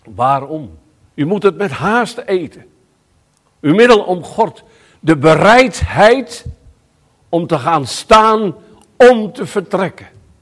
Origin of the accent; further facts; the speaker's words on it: Friesland, Netherlands; Oh, ik kom uit Friesland vandaan